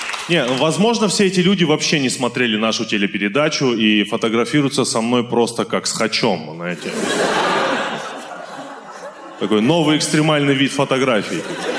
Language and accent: Russian; Vladikavkaz, North Ossetia–Alania, Russia; я из Владикавказа.